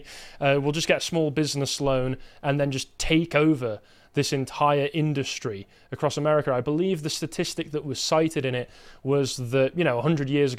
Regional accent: England, United Kingdom; I'm English. I live in England.

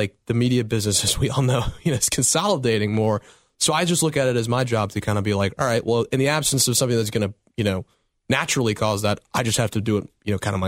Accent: Trumbull, Connecticut, United States; I grew up here in Trumbull, and I, you know, like.

